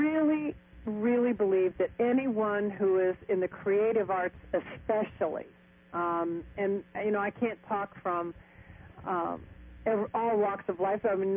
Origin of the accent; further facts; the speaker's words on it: La Porte, Indiana, United States; And I grew up in La Porte, Indiana, and South Bend is where Notre Dame is.